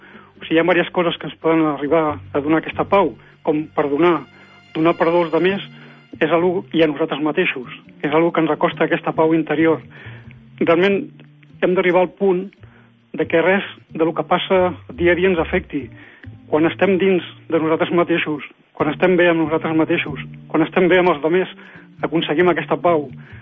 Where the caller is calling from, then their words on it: Sant Andreu de Llavaneres, Catalonia, Spain; de Llavaneres.